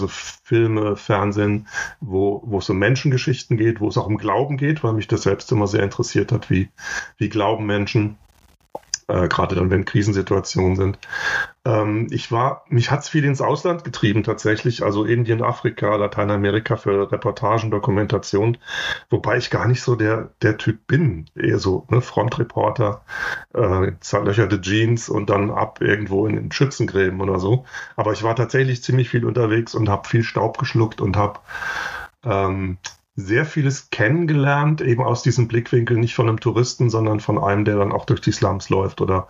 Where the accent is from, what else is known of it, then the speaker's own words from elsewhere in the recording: Schriesheim, Baden-Württemberg, Germany; also born or lived in Duisburg; Ich bin in Duisburg geboren, im Pott. Mittendrin, habe da nur 4 Jahre verbracht, bin dann bei Heidelberg aufgewachsen, in Schriesheim, wer das kennt, das ist ein wunderschönes Städtchen.